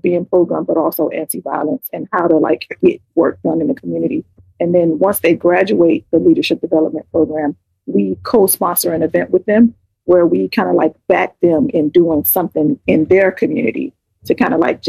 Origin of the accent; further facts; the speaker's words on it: Opa-locka, Florida, United States; So if you know anything about Miami, Florida, I grew up in Opa-locka, and I lived there until I was an adult, a young adult, and a mom.